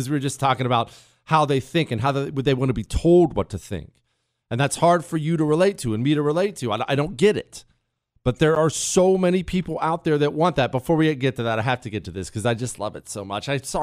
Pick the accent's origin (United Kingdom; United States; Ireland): Ireland; I know I'm Irish and don't have anything to do with it.